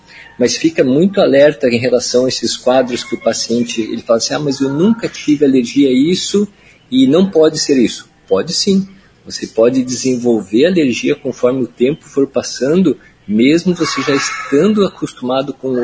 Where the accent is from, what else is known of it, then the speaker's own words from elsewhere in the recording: Campo Mourão, Paraná, Brazil; eu sou natural de Campo Mourão. A mamãe sempre fala, que é aí do lado de Maringá